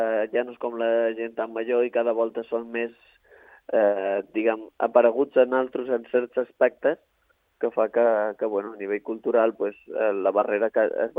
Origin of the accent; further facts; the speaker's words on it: Formentera, Balearic Islands, Spain; tots els que som de Formentera i hem volgut viatjar